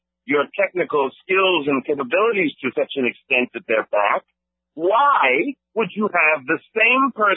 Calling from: Florida, United States; You have a great show, and I am calling from Florida.

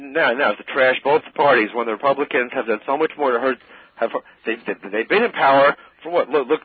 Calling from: Selden, New York, United States

